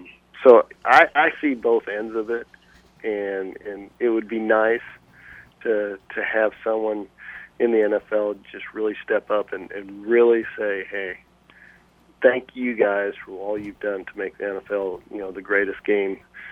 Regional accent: Gothenburg, Nebraska, United States; that signing there in the living room table of Mom and Dad's house where I grew up in Gothenburg, Nebraska

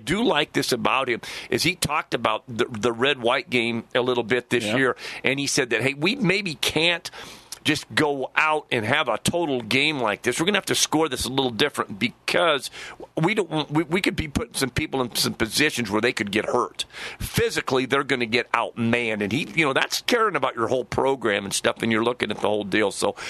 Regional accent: Kearney, Nebraska, United States; Hey, that's nothing because I'm from Kearney, Nebraska.

